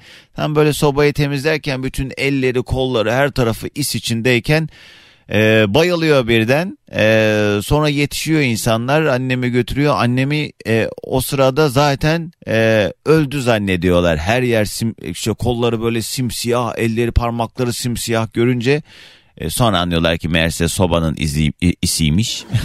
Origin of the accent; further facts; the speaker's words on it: Küçükçekmece, Istanbul, Turkey; born there; Küçükçekmece doğumluyum ben.